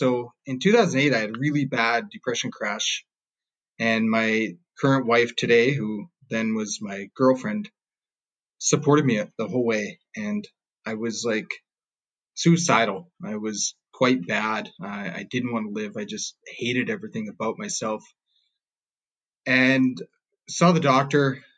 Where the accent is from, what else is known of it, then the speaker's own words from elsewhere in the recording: New Brunswick, Canada; So I grew up in a tiny little border town in New Brunswick, kind of pretty much poor all my life